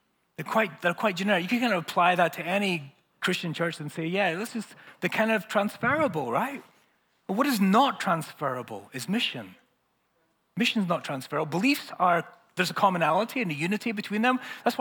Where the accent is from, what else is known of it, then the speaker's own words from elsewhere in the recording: Scotland, United Kingdom; and not just because I'm Scottish and I have to, as a condition for passport owner.